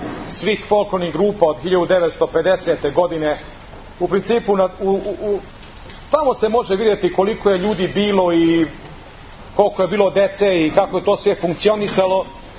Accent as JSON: {"language": "Serbian", "country": "Serbia", "said": "mi smo svi Srbi i svi se mi slažemo da smo Srbi"}